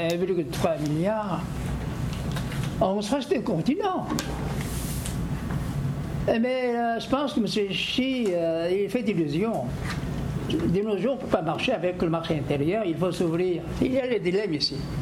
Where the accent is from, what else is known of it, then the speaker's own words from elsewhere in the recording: Quebec, Canada; Je suis québécois d'origine coréenne, là.